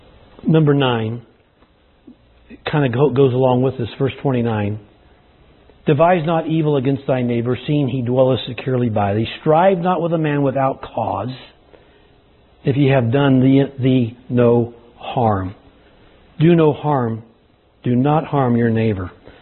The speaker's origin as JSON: {"language": "English", "region": "California", "country": "United States", "tie": "born or raised there", "said": "I grew up in California. There's no slippery places that I know of out there."}